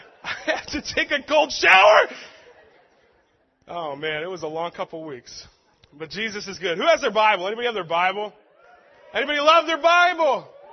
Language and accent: English; Tacoma, Washington, United States; I've been basically born and raised in Tacoma, you know.